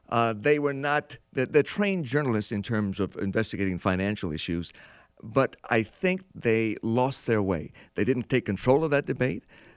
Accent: Baton Rouge, Louisiana, United States; And I grew up in Baton Rouge, Louisiana, in a much different environment.

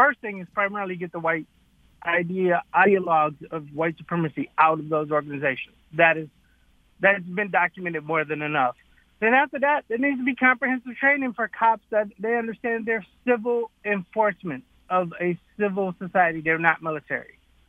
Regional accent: Detroit, Michigan, United States; I'm 51 and I was raised in born in Detroit. And my parents were biracial. My dad was black. My mom was white.

